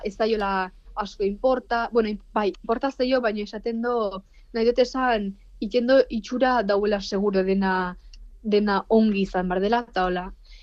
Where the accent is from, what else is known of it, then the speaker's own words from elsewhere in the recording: Ukraine; Basque is a second language; Nire herri, bueno, Ukrainian